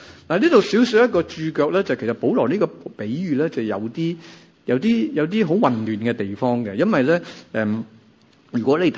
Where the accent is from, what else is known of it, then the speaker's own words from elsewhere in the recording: China; 即系我哋中国人嘅骄傲就系我能够做到个君子咯